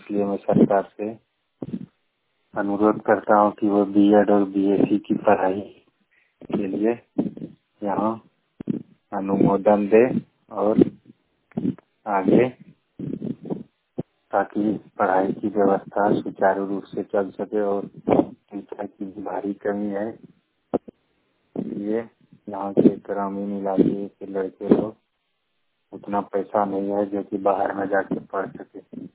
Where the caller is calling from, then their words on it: Mahagama, Jharkhand, India; ग्राम Parsa poster Parsa थाना महागमा जिला बोडा झारखंड से बोल रहा हूँ। मेरे गांव में एक कॉलेज है जो की गवर्नमेंट कॉलेज है और ग्रामीण क्षेत्र में है